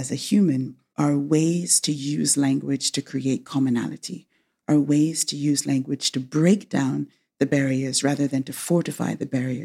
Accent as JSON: {"language": "English", "region": "England", "country": "United Kingdom", "tie": "born there", "also_born_or_lived": "United States / Rome, Italy / Berlin, Germany / Lisbon, Portugal", "said": "I was born in England. I was educated in the United States. And back in England, I've lived in Rome, I've lived in Berlin, I've lived in Lisbon."}